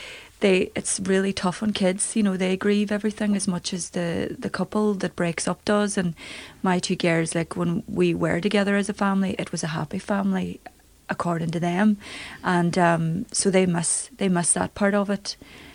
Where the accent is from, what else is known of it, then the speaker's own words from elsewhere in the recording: Derry, Northern Ireland, United Kingdom; So I grew up in Derry City in a council estate called Ballymacgorty, known as Ballymac.